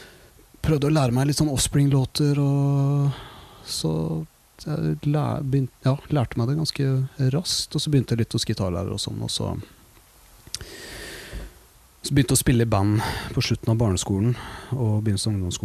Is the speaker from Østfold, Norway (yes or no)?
yes; Våler, Østfold, Norway; Nei, jeg kommer fra Våler I Østfold. Moss jo nærmeste byen og det veldig sånn rockeby.